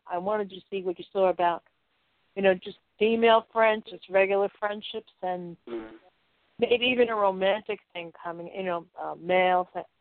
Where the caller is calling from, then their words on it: Connecticut, United States; I'm calling you from Connecticut.